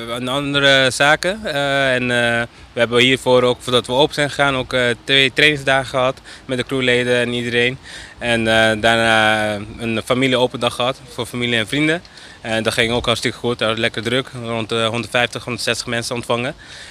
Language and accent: Dutch; Zwolle, Overijssel, Netherlands; Ik kom uit Zwolle. Ruim 24 jaar woon ik hier. Dus ik ken het als geen ander.